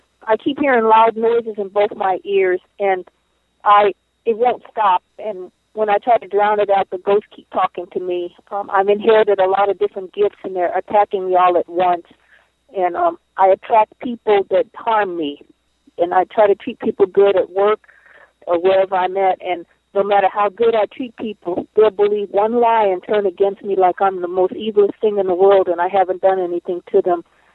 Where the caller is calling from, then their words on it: Alaska, United States; I'm calling from Alaska.